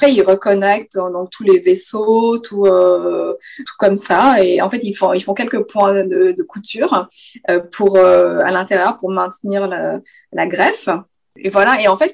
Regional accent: Canada; now in France; je ne peux pas voter en tant que Canadienne. Et autant je me sens hyper en accord avec que je sois Canadienne et que j'habite en France.

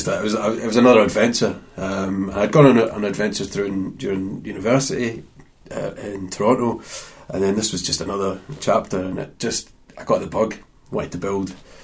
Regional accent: Grangemouth, Scotland, United Kingdom; But growing up in Grangemouth, miners in my family, we kind of knocked on doors and asked for soup when I was younger

